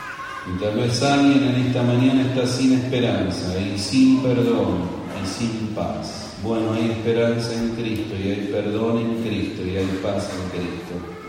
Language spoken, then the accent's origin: Spanish; Argentina; Yo soy argentino y gaucho